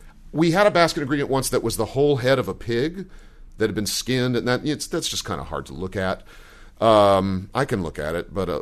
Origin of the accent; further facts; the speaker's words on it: Columbus, Ohio, United States; also born or lived in Indianapolis; I grew up in Columbus, Ohio, and Indianapolis, Indiana.